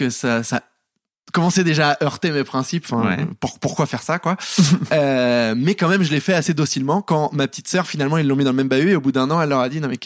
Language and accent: French; Paris, Île-de-France, France; Bah alors, un gamin tout à fait normal, parisien. Donc ouais, j'ai grandi à Paris, dans le 10e, 6-7 ans.